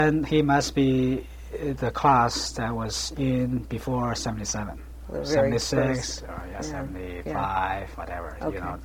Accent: Beijing, China; English is a second language; because I grew up in Beijing, and in this military compound

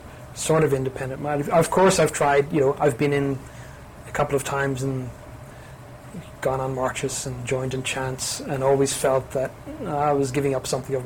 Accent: Ireland; So I'm thinking of it, as you'll notice, maybe being Irish, maybe being pessimistic

